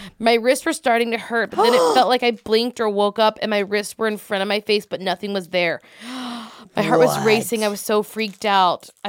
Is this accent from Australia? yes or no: yes; Australia; I'm from Australia, so you'll have to do an accent.